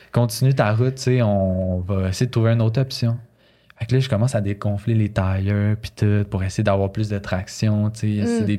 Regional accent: Canada; J'ai dit non, je suis canadien.

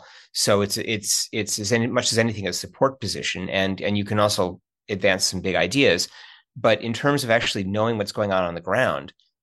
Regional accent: Cleveland, Ohio, United States; now in Florida, United States; I'm from Cleveland, Ohio, initially. Before coming to Florida State, I'd lived my entire life north of the Ohio River in grad school and in jobs.

